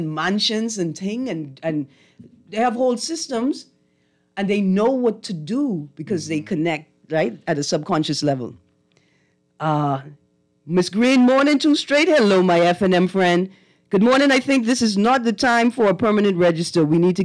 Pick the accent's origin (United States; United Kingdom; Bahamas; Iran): Bahamas; Nassau, New Providence; I'm going to share something with you because I'm from Nassau, and I'm sure you're from Nassau, too